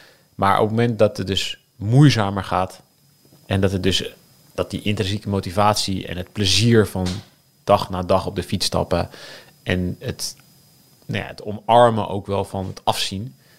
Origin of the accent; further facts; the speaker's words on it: Limburg, Netherlands; Ik kom uit Limburg.